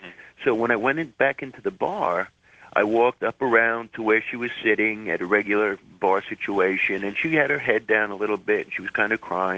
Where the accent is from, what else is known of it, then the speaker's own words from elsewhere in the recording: Bronx, New York, United States; born and raised in the Bronx and all this silliness.